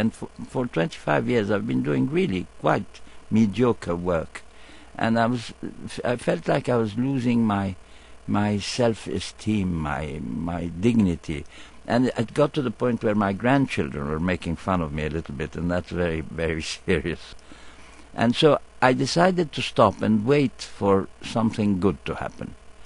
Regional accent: Egypt; I was coming from Nasser country, which is like Saddam Hussein country today, if you know, or before the war especially. And the idea that an Egyptian from Nasser country would become a Hollywood film star was almost an incredible thing.

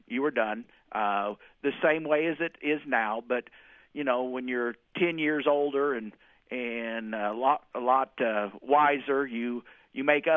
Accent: Iola, Kansas, United States; now in Wellington, United States; My hometown of Iola, Kansas, and my adopted hometown of Wellington for the last 33 years have been nothing but totally supportive of it.

